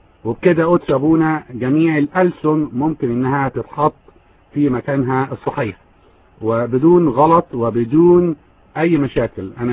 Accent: Egypt; زي ما بيقولوا عندنا في مصر

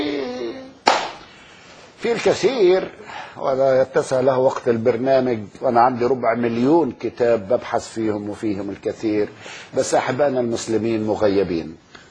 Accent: Egypt; أنا ما تعنيش عندي حاجة لأن مصري

